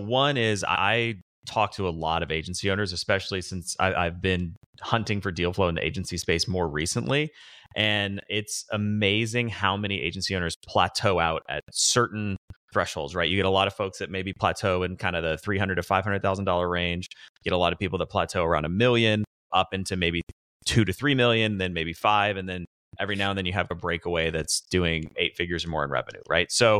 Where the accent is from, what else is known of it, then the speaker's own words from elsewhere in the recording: Nashville, Tennessee, United States; also born or lived in New York; I'm from Nashville, Tennessee, grew up in Nashville. I worked at Goldman Sachs up in New York for a number of years out of college. Came back to Nashville about 13 years ago